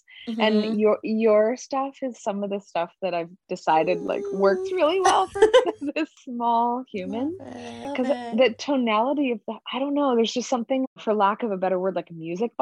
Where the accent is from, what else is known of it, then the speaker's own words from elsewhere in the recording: West Coast, United States; I always feel like I'm from the West Coast, but I've been out here for so long